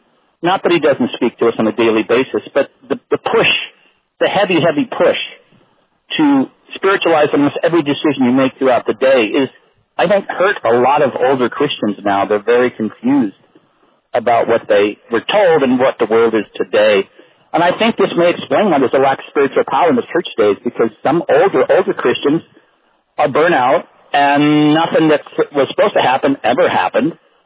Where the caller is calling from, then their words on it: Seattle, Washington, United States; Greetings from Progressive Liberal Center, Seattle, Washington.